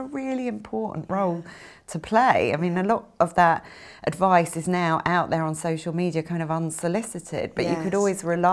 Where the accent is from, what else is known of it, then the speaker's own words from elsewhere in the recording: London, United Kingdom; I was born to teachers. My father was a head teacher of a school in London. My mum, a music and English teacher.